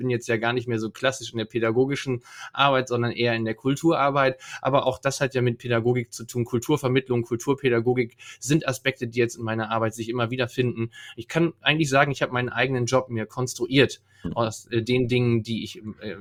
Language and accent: German; Leer, Lower Saxony, Germany; Ich komme aus Leer, ja, Leer, Ostfriesland, das Tor Ostfrieslands, kann man auch sagen. Da bin ich geboren und aufgewachsen, bis ich dann als Student in die große, weite Welt ausgezogen bin, nämlich 60 Kilometer bis nach Oldenburg.